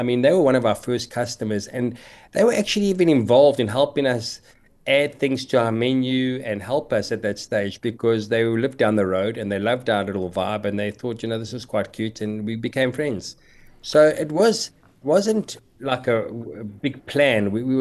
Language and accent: English; Randburg, Gauteng, South Africa; It was in the south, I was from Randburg.